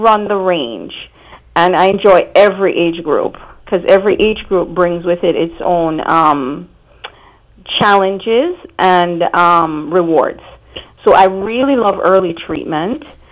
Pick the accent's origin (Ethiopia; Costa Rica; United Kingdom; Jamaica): Jamaica; moved away as an adult; now in Port St. Lucie, United States; for approximately 16 years, since 2006, and I am originally from Jamaica, and made it here to Port St. Lucie after I completed my orthodontic program in Washington, D.C. at Howard University.